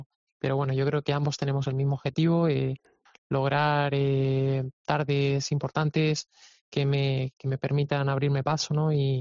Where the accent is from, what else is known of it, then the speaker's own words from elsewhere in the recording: Valencia, Valencian Community, Spain; la cornada en Valencia, en la Feria de Fallas, poder hacer mi presentación como matador de toros en mi tierra y que sea en ese cartel, es un auténtico sueño y me ilusiona muchísimo.